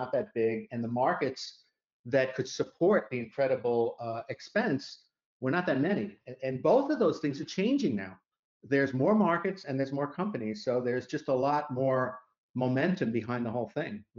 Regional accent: New Jersey, United States; also born or lived in Bay Area; We moved from the Bay Area back to New Jersey, which is where my wife and I are from. So coming back home, if you will

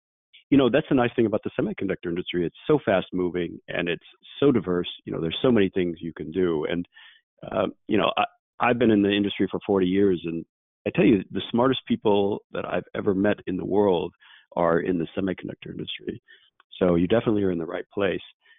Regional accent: California, United States; You know, I started a little bit before you in the early 80s and here in Silicon Valley, and I grew up in Silicon Valley

